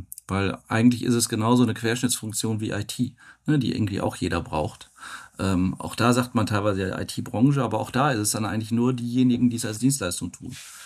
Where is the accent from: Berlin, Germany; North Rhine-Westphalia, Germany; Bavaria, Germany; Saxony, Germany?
North Rhine-Westphalia, Germany; also born or lived in Hamburg; Meine Eltern wohnten damals in Schleswig-Holstein wegen dem Job meines Vaters. Und wir sind dann umgezogen an den Rand des Ruhrgebiets Anfang der 70er Jahre. Also da war ich so anderthalb. Insofern fühle ich mich eigentlich als Kind des Ruhrgebiets und Kind von NRW.